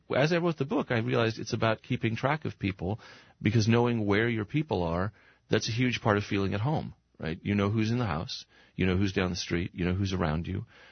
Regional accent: Claremont, California, United States; Claremont, California. And it's good, although it's expensive.

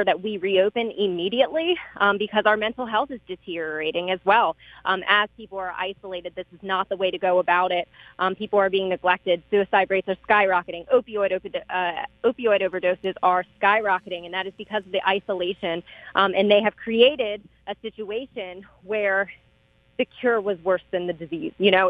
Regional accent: Delmar, Delaware, United States; So I'm a local Delaware girl. I grew up in Delmar. I graduated from Delmar High School. I graduated from Goldie Beacom College. I've spent my whole life here.

